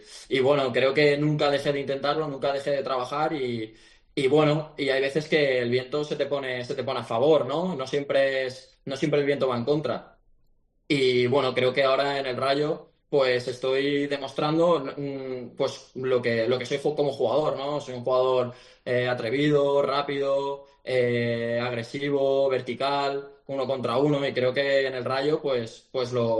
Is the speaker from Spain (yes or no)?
yes; Valencia, Valencian Community, Spain; Valencia es mi casa, ¿no? Y además que soy valenciano. Y bueno, viví allí, estuve allí 14 años, estuve muchísimo tiempo, como te he dicho antes, prácticamente toda mi vida.